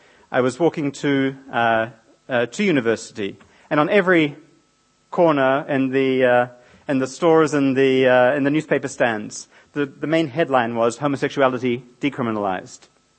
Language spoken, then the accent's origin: English; New Zealand; I was growing up in New Zealand, when homosexuality was still a criminal offence.